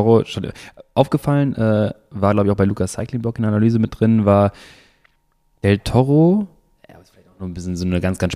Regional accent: North Rhine-Westphalia, Germany; bei uns im Sauerland

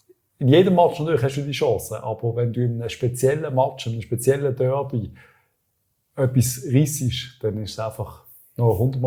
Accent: Switzerland; Vielleicht sind wir Schweizer einfach auch so ein bisschen so.

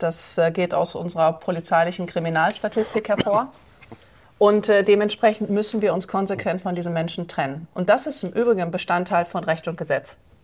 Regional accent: Germany; meine vornehmliche Aufgabe ist, meine Heimat, die Bundesrepublik Deutschland, die ich liebe und der ich dienen möchte, wieder vom Kopf auf die Füße zu stellen

